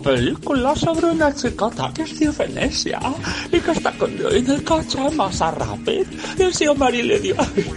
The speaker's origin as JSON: {"language": "Catalan", "region": "Galicia", "country": "Spain", "second_language": "Catalan", "said": "Jo soc gallega i no ens agrada molt l'aigua"}